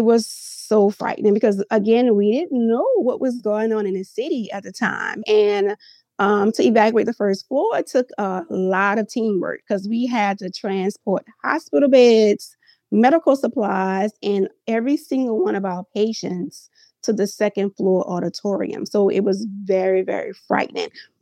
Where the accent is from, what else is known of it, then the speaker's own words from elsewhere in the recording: New Orleans, Louisiana, United States; And I'm from New Orleans. I grew up in the Lower Night Ward area of the city, which was the most devastated part of the city.